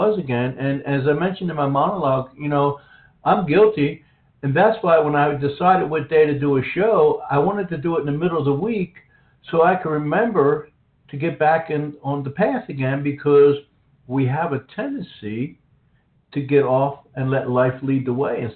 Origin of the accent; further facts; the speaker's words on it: United States; which is kind of embarrassing as an American